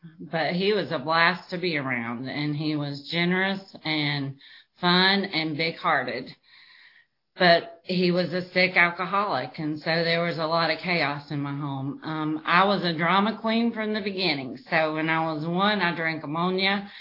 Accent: North Carolina, United States; which I'm from North Carolina, in case y'all can't tell by how I talk.

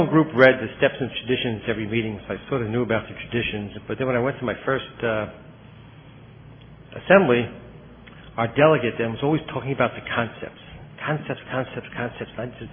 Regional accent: Coral Springs, Florida, United States; I'm up here from Coral Springs, Florida.

